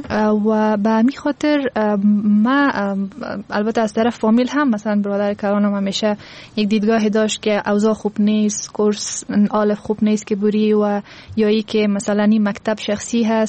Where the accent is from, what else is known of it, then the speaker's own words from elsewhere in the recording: Afghanistan; چون هرچی نباشه ما افغان هستیم،